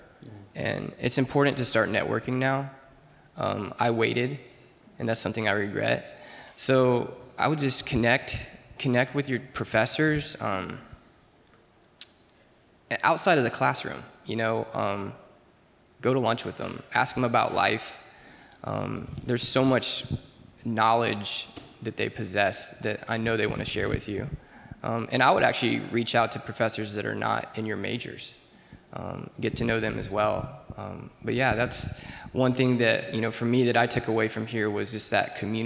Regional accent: Peru; now in Columbia, United States; from Peru, South America, and I currently own and operate a youth soccer program called Soccer Shots here in the Columbia area, and we've been doing that for 11 years.

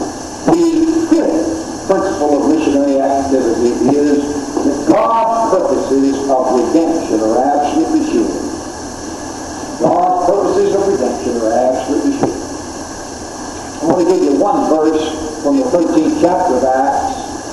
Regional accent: the South, United States; since I'm a Southerner and been brought up in the South

